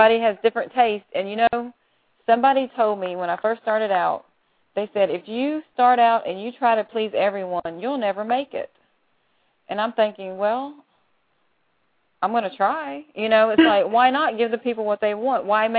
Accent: Humble, Texas, United States; I'm just north of Houston. Okay. In the Humble area.

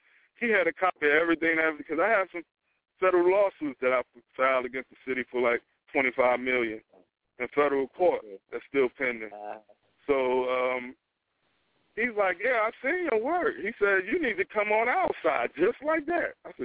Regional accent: New Jersey, United States; I'm from New Jersey originally.

